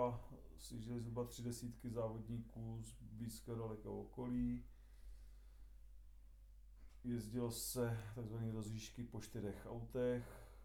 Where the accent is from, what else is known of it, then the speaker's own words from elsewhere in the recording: Sušany, Ústí nad Labem Region, Czechia; je mi 42 let, celý život bydlím v bezprostřední blízkosti Strupčic, původem jsem ze Sušan.